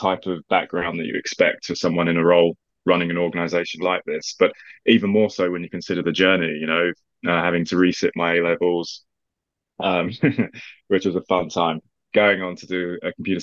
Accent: Lewisham, London, United Kingdom; I grew up in Lewisham. You know, I'm half Nigerian, half English … I'm literally half and half.

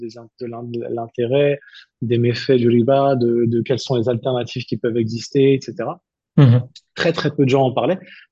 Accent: Île-de-France, France; born there; 36 ans aujourd'hui. Je suis marié, deux enfants. Je suis né en région parisienne et j'y vis aujourd'hui.

